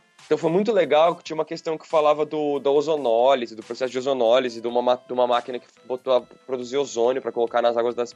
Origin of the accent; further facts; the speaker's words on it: Campinas, São Paulo, Brazil; porque eu sou de Campinas, eu moro aqui do lado da universidade